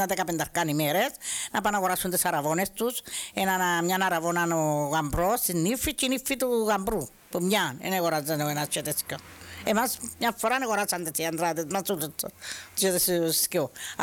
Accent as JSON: {"language": "Greek", "town": "Kato Zodeia", "region": "Nicosia District", "country": "Cyprus", "tie": "born or raised there", "also_born_or_lived": "Evrychou", "said": "γεννήθηκα στην Ευρύχου. Ύστερα ήρθα στο χωρκό, την κάτω ζωτιά."}